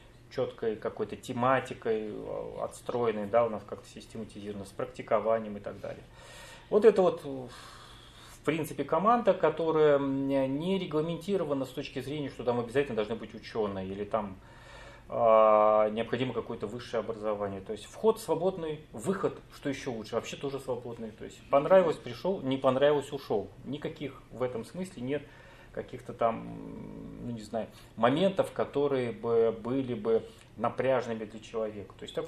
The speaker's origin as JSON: {"language": "Russian", "region": "Saint Petersburg", "country": "Russia", "said": "Я из Санкт-Петербурга."}